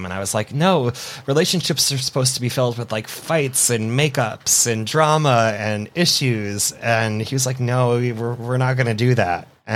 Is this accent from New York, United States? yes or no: yes; New York, United States; I was moving from Long Island